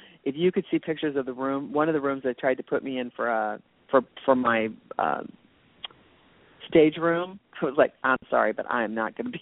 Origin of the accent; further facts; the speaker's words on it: Midwest, United States; The hardest part for me has always been growing up in the Midwest.